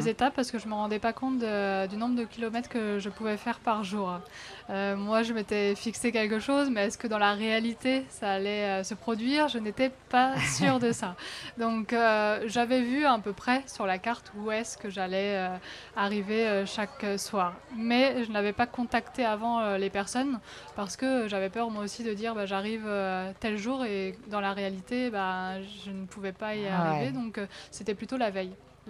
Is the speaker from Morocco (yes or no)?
no; Lion-en-Sullias, Centre-Val de Loire, France; je suis rentrée dans mon village à Lyon-Sullias, donc juste après Sully-sur-Loire, à vélo.